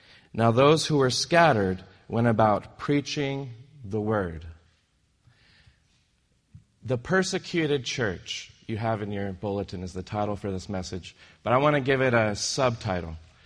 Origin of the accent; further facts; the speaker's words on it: Monterey, California, United States; I'm from Monterey, so I'm very comfortable there. I always find myself going back there every year or two. And that's home.